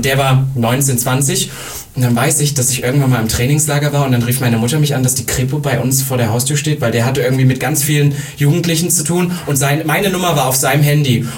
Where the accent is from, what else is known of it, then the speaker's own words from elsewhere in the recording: East Germany, Germany; Bei uns, da wo ich herkomme im Osten, da war Schüler-CC mal groß.